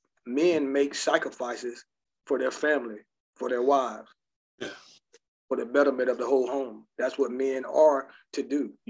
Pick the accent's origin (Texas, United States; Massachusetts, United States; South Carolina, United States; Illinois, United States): South Carolina, United States; now in Baltimore, United States; As everybody know, I came from South Carolina to Baltimore.